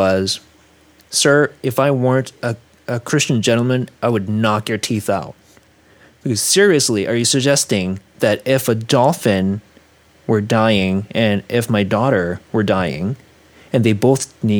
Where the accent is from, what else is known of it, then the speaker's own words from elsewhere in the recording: South Korea; now in Canada; I was born and raised in Korea, and I consider myself Canadian as well.